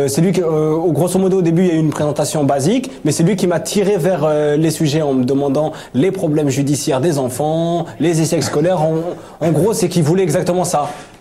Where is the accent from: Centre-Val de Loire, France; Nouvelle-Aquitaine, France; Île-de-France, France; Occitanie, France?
Île-de-France, France; Clichy-sous-Bois; je suis originaire de Montfermeil et j'ai grandi à Clichy-sous-Bois.